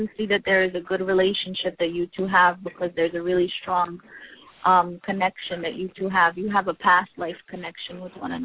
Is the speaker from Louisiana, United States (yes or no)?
no; Newport, Rhode Island, United States; I grew up in Newport, Rhode Island. How are things back there?